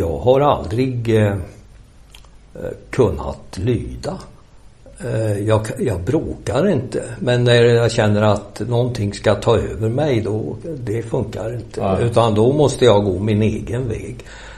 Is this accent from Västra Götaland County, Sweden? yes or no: yes; Västra Götaland County, Sweden; born there; Jag är ju född i Dalsland.